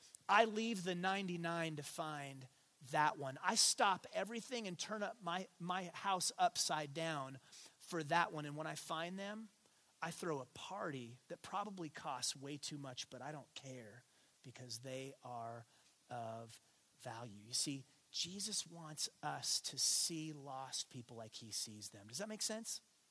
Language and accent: English; Payson, United States; Because I grew up in Payson, and we're pretty narrow in terms of our perspective.